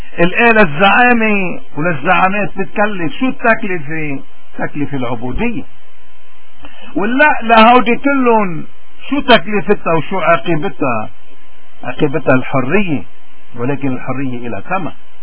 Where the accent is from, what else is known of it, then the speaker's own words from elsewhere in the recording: Lebanon; من هوني نحن كلبنانيين لأي مذهب أو طائفة أو جماعة انتمينا، اليوم عندنا مشكلة